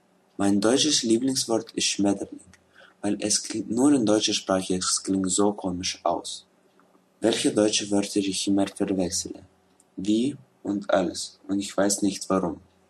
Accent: Lithuania; German is a second language; ich komme aus Litauen.

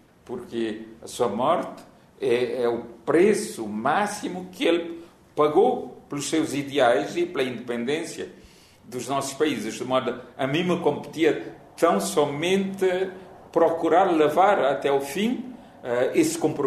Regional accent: Cape Verde; Não, olha que eu sou cabo-verdiano, não é?

